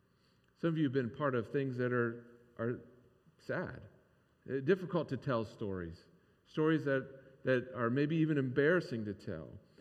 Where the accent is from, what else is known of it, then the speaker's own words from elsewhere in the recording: Croton, Ohio, United States; I grew up in Croton, Ohio. Croton, Ohio is famous for the biggest little fair in the world, right?